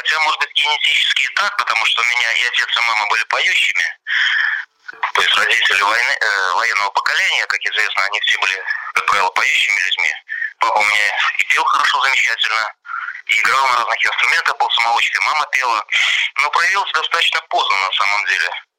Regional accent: Bykhov, Mogilev Region, Belarus; мы попали в мой родной городок под названием Быхов, если кто-то знает

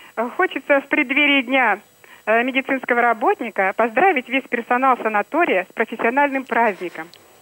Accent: Krasnodar, Krasnodar Krai, Russia; Из Краснодара.

